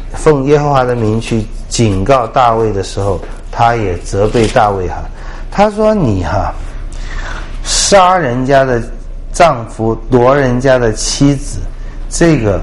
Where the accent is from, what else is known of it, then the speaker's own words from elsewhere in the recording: China; 这个从我们中国人观点来讲